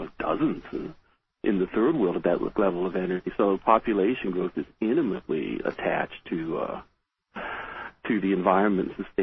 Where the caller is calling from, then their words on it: Sweden; I'm calling from Sweden.